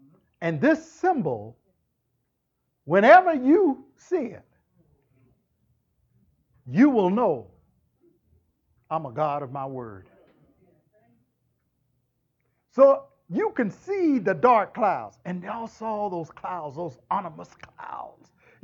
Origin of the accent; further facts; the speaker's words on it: North Carolina, United States; I'm from North Carolina.